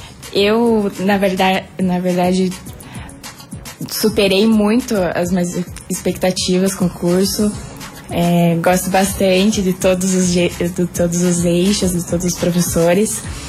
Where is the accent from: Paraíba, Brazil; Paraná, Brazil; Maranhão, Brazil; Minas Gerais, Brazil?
Paraná, Brazil; Guarapuava; Eu sou aqui de Guarapuava mesmo.